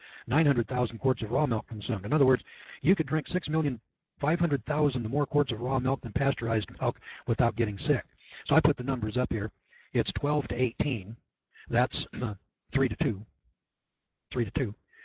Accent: California, United States; That's because I'm from California and you can still get raw milk there.

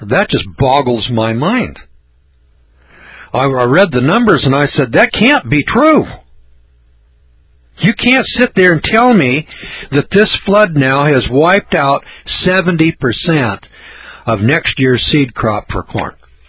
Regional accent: Eureka, California, United States; I'm from a floodplain. I'm from Eureka, California. I worked my early years in the Eel River Valley.

